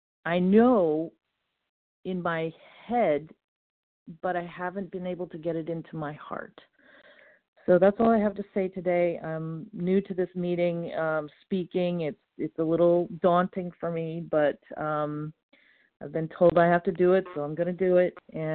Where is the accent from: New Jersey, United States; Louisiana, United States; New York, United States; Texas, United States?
New Jersey, United States; Hi, this is … I'm from New Jersey and compulsive overeater.